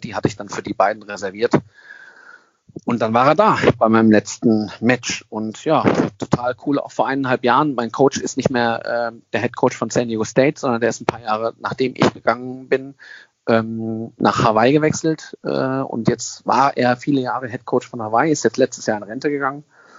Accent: Germany; Sicherlich ist es manchmal nicht so einfach da unten als Deutscher.

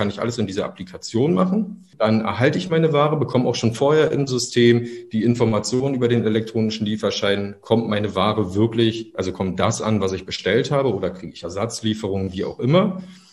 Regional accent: Berlin, Germany; Ich komme aus Berlin, bin gebürtiger Berliner

